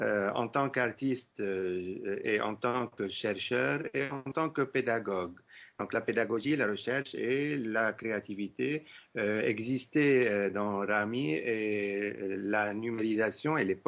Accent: Lebanon; je suis Libanais.

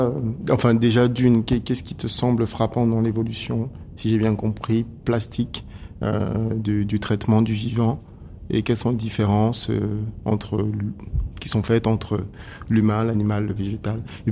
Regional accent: Caen, Normandy, France; je suis de Caen aussi. Enfin, j'ai fait mes études théâtrales ici

